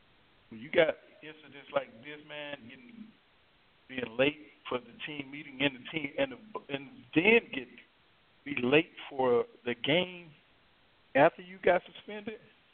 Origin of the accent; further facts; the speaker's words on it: Georgia, United States; I'm a diehard Hawks fan, bro. Born and raised in Georgia.